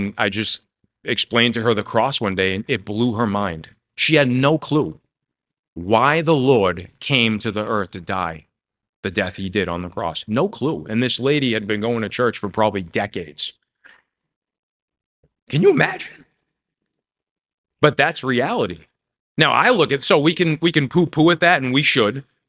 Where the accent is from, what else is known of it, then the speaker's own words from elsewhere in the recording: Peabody, Massachusetts, United States; I grew up in Peabody, Massachusetts. It was known as the melting pot of the North Shore.